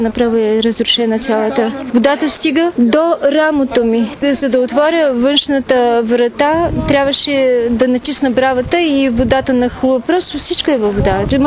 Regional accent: Ruse, Ruse Province, Bulgaria; Аз съм от Руси и нямаме.

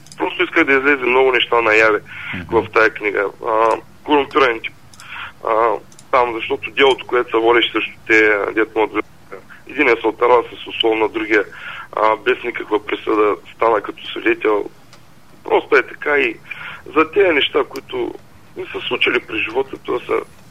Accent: Varna Province, Bulgaria; Аз съм от Варненско.

